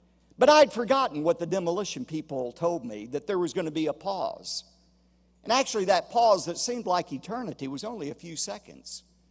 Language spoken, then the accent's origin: English; Dallas, Texas, United States; I've known her all of my life because I grew up in First Baptist Dallas, and she's been a member there all of her life as well.